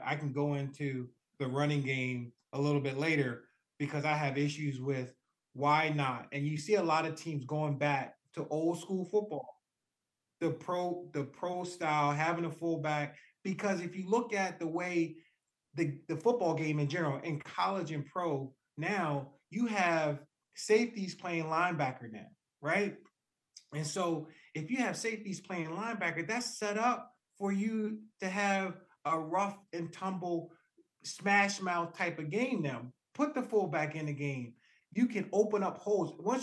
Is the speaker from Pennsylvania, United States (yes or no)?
yes; Philadelphia, Pennsylvania, United States; growing up in Philly, loving the Eagles and not liking the Giants